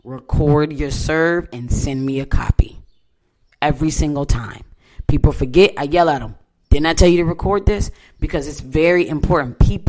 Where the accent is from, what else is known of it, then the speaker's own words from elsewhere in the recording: New York, United States; She said soda, but I'm from New York, so I said, and what?